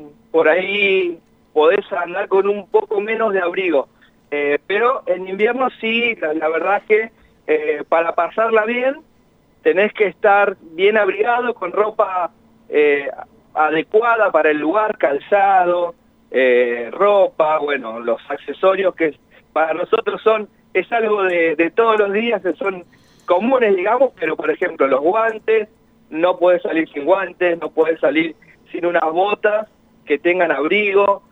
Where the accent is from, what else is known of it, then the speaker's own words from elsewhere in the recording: Ushuaia, Tierra del Fuego, Argentina; nosotros los docentes somos de Tierra del Fuego, somos de Ushuaia.